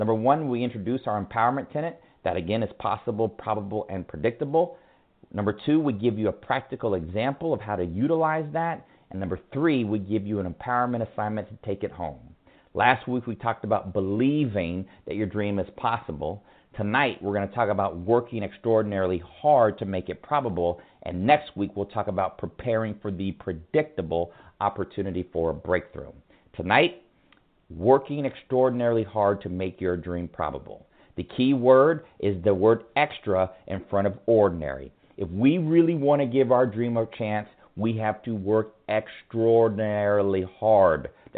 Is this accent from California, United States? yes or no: yes; Ventura, California, United States; I've been doing this since I was a child growing up in Ventura, California. I am an only child